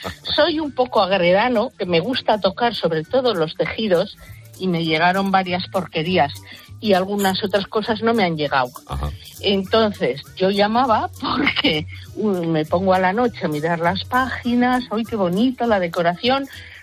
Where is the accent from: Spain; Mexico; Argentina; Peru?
Spain; Bilbao, Basque Country; yo soy de Bilbao